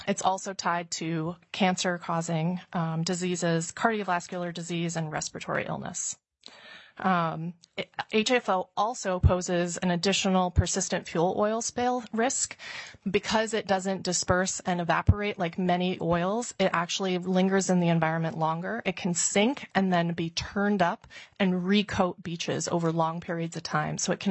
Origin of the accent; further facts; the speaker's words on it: Juneau, Alaska, United States; born there; I was born here in Juneau. I come from a commercial fishing family